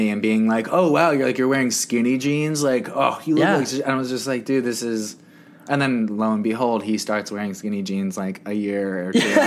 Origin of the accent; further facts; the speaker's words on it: New Jersey, United States; growing up in New Jersey, like, I wore, like, baggy corduroy pants